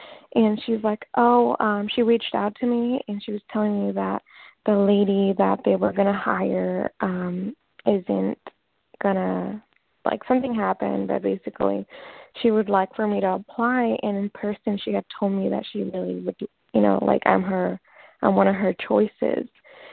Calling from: Washington, United States; I'm calling from Washington State.

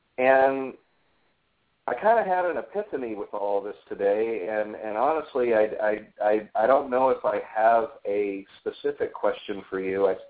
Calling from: Phoenix, Arizona, United States; Phoenix, Arizona.

